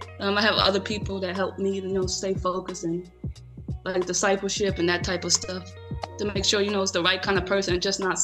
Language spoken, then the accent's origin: English; Schenectady, New York, United States; Schenectady, New York.